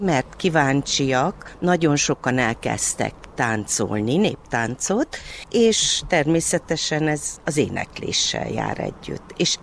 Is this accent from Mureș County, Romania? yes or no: yes; Târgu Mureș, Mureș County, Romania; Ugye városi lány vagyok, Marosvásárhelyről vagyok.